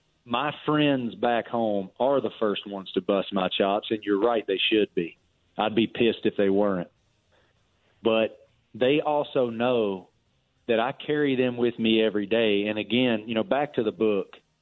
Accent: Appalachia, United States; And I'm from Appalachia, man. I'm nowhere close to Ohio.

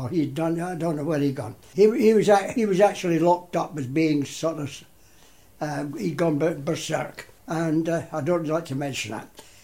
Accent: Glasgow, Scotland, United Kingdom; born there; Well, I was born in Glasgow.

